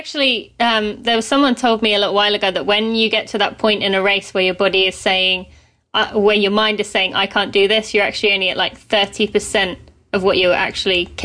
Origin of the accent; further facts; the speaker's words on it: United Kingdom; now in Lexington, United States; So because I'm British, does that mean I get an advantage even though I live in Lexington?